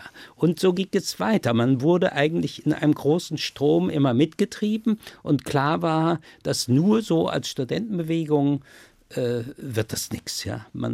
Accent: North Rhine-Westphalia, Germany; Ich komme ja aus dem Ruhrgebiet, da gab es noch die alte KPD

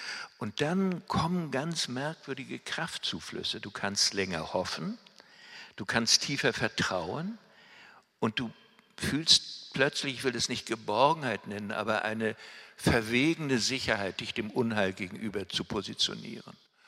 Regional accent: Rostock, Mecklenburg-Vorpommern, Germany; in der größten Kirche meiner Heimatstadt Rostock

